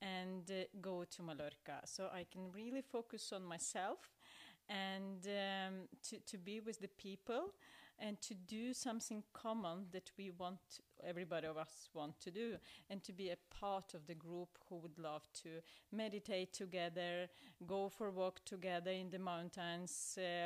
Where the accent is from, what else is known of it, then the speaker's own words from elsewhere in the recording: Ukraine; English is a second language; now in Norway; I'm originally from Ukraine, and I have been living in Norway for more than 15, 16 years.